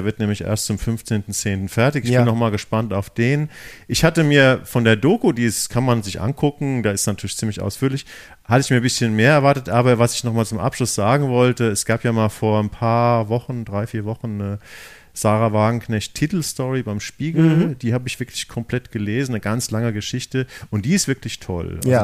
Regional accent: Hesse, Germany; Ich bin ja aus der Gegend

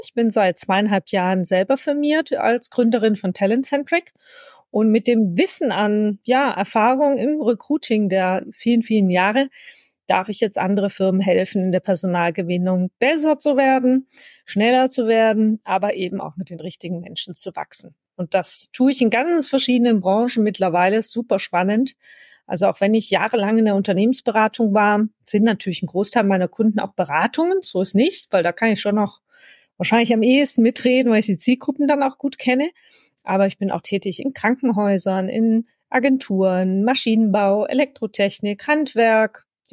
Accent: Baden-Württemberg, Germany; Ich komme aus dem Schwabenländle. Zwischendurch werden wir also Schwäbisch und Hochdeutsch reden.

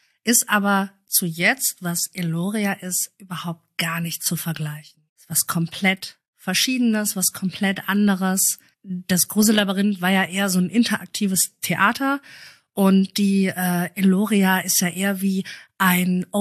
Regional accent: Oberhausen, North Rhine-Westphalia, Germany; also born or lived in Berlin; ich komme eigentlich aus Oberhausen/Berlin.

